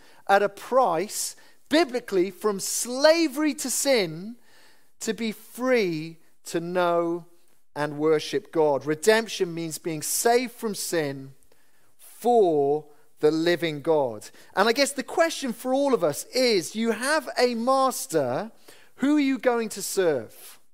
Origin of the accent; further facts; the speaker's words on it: Wales, United Kingdom; As a Welshman, we're constantly looking for the next redeemer.